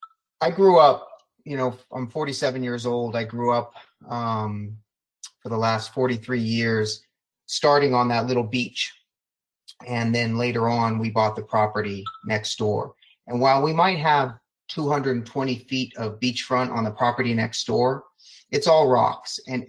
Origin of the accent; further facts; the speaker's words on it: Lake Tahoe, United States; I grew up on Lake Tahoe with that 20 feet of beach. We didn't have a pier growing up.